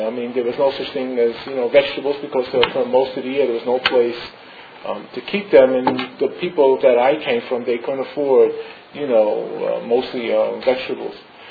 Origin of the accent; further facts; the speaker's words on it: United States; And as a kid growing up in America, like sometimes I traveled on the train when I got older to high school